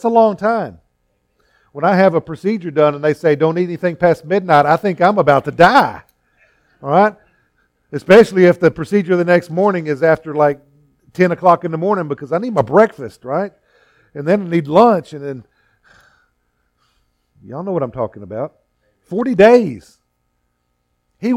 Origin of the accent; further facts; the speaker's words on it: Fort Stockton, Texas, United States; I was born and raised out in Fort Stockton out in West Texas. That's the desert.